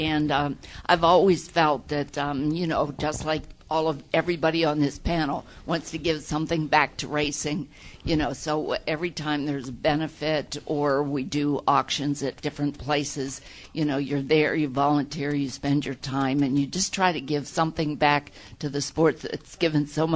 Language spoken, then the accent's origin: English; Pennsylvania, United States; Our local track, we're from Western Pennsylvania, and our closest track to us locally is Lernerville Speedway.